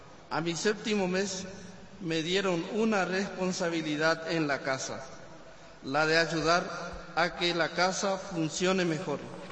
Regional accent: Asunción, Paraguay; Y soy de Asunción

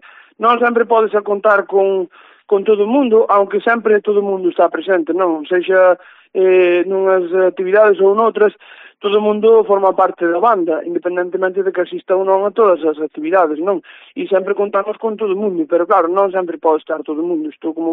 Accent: Lourenzá, Galicia, Spain; Bueno, eu concretamente non son de Foz, eu son de Lourenzá

